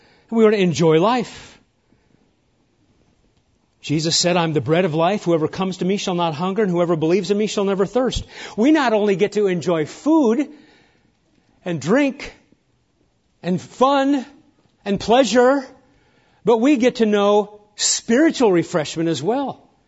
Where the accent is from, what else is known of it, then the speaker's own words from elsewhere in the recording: Nebraska, United States; I grew up in Nebraska, and I think we had tornadoes here at the convention center, right, years ago?